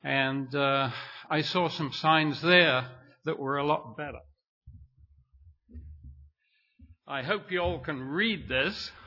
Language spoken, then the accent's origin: English; San Antonio, Texas, United States; I live about a block and a half from an elementary school in San Antonio, where, like John, I'm also from San Antonio.